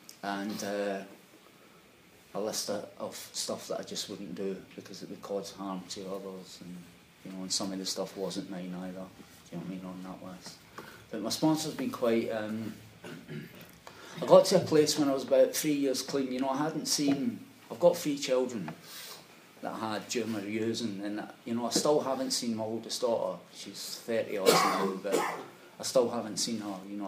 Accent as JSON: {"language": "English", "region": "Scotland", "country": "United Kingdom", "said": "I'm Scottish for one."}